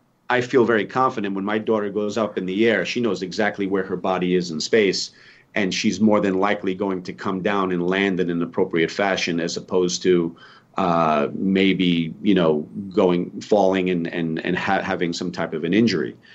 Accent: Queens, New York, United States; I'm born and raised in Queens.

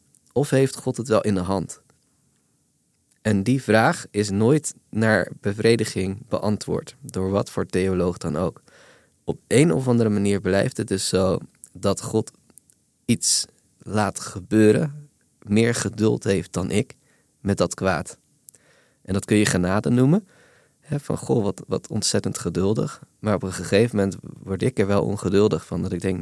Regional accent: Randstad, Netherlands; Ik kom uit de Randstad. Ik sta vaak voor randstedelingen.

